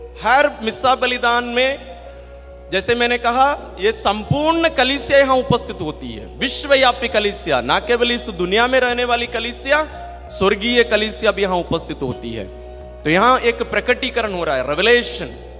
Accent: Kanyakumari, Tamil Nadu, India; आप साउथ तरफ जाइए, मैं तमिलनाडु से हूं, कन्याकुमारी जिला का।

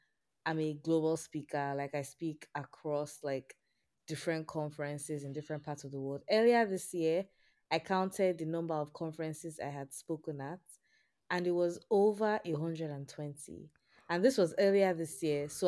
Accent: Nigeria; It, but like, I'm Nigerian, I'm in my 20s, I'm a software engineer

